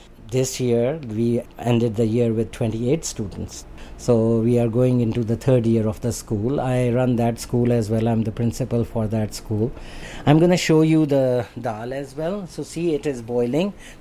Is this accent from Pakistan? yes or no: yes; Lahore, Punjab, Pakistan; English is a second language; in Lahore. That's the city I grew up. Basically, I'm from Sialkot. Our family is from Kashmir. We are Kashmiri. We don't know the language or anything.